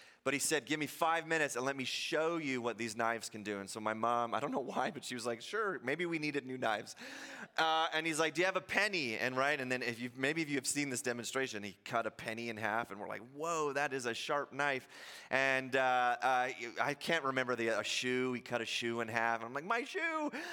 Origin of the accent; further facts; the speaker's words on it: Orleans, Ontario, Canada; moved away as an adult; I grew up in Ontario in a little suburb outside of the city of Ottawa called Orleans. And grew up there all through my teenage years and then moved out here for school.